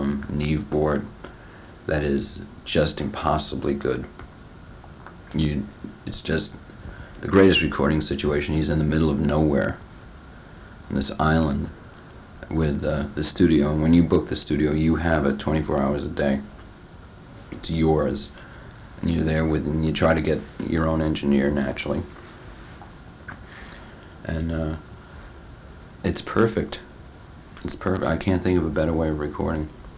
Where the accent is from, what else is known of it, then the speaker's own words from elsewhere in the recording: Brooklyn, New York, United States; Yeah, and growing up in Brooklyn is true, but a lot of it isn't true about me at all.